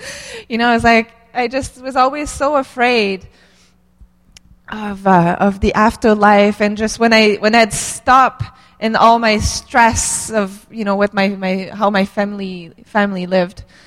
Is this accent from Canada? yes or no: yes; Quebec, Canada; I grew up in Quebec, most of you know, and it's a Catholic province